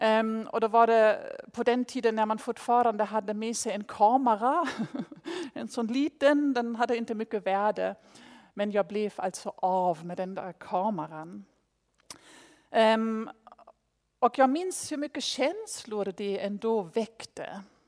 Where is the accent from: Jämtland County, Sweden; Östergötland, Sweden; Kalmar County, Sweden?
Jämtland County, Sweden; now in Skåne, Sweden; när vi flyttade från Jämtland, från landsbygden där ner till ett villaområde i Skåne.